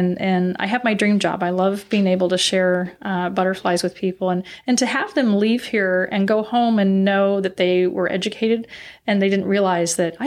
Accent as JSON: {"language": "English", "region": "California", "country": "United States", "tie": "born or raised there", "said": "Growing up in California, I used to collect caterpillars as an eight-year-old, and I used to put them in the jars and feed them."}